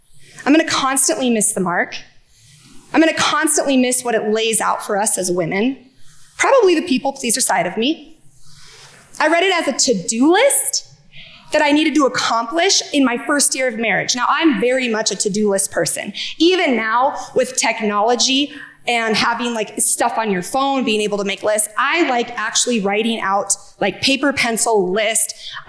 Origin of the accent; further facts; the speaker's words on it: Rapid City, South Dakota, United States; I grew up in Rapid City, South Dakota, in a strong Christian home where Christian morals and values were the norm.